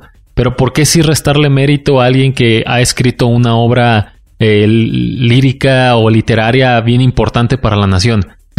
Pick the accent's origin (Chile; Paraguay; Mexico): Mexico; según yo sí soy mexicano.